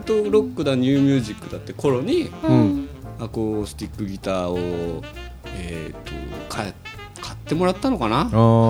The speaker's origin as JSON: {"language": "Japanese", "town": "Kashiwa", "region": "Chiba", "country": "Japan", "tie": "born or raised there", "said": "千葉県柏市出身です。"}